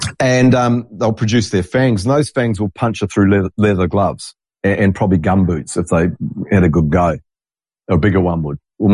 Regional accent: New Zealand; I grew up in New Zealand in a beautiful area. It looks exactly like where I live now.

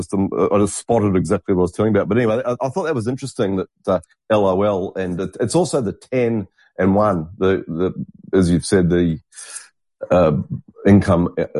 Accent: New Zealand; Well, here where I am now and where I grew up in New Zealand, as soon as you got into town

